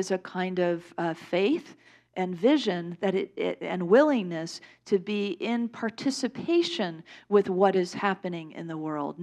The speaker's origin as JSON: {"language": "English", "town": "Chicago", "region": "Illinois", "country": "United States", "tie": "born or raised there", "said": "I grew up in the Chicago area"}